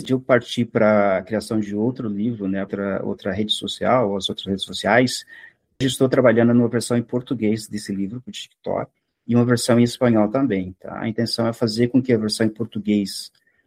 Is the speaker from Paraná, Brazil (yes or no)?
yes; Morretes, Paraná, Brazil; also born or lived in Curitiba; Eu sou, na verdade, de uma cidade muito pequena chamada Morretes, tá? Mas eu trabalhei muito tempo e morei em Curitiba.